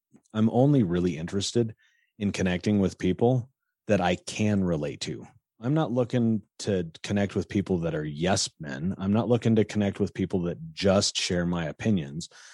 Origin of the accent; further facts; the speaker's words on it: Colorado, United States; I'm a redneck from Colorado, right?